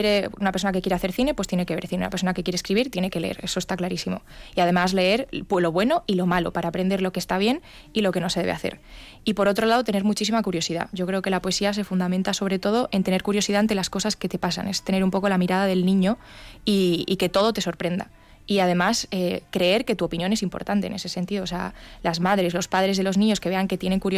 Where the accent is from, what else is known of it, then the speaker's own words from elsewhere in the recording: Spain; soy joven, soy española y escribo poesía.